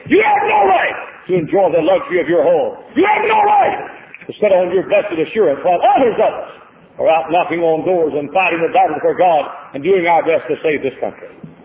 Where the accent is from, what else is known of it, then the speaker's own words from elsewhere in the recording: Texas, United States; You see, I was born in Texas. I was reared in Texas. I pastored four churches in Texas.